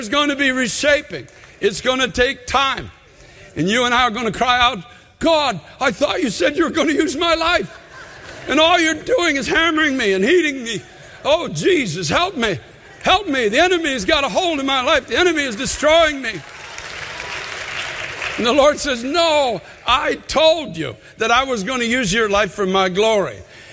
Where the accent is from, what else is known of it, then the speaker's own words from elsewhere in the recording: Canada; I'm giving away my background as a Canadian.